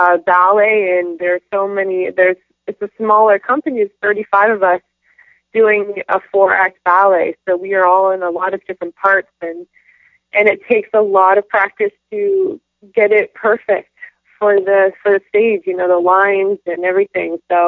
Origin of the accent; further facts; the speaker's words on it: California, United States; I just really wanted to be back here. I mean, it is home to me, and I grew up here, and my family's here.